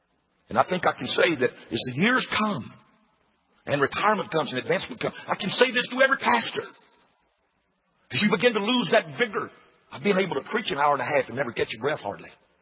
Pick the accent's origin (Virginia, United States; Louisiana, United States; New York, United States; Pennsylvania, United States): Louisiana, United States; Gina; yeah, I'm from Louisiana, I'm from Gina, Louisiana.